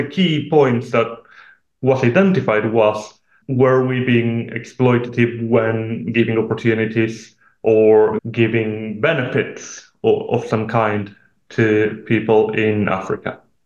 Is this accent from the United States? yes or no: no; Argentina; But I'm from Argentina. I've seen the worst side of nepotism way too often.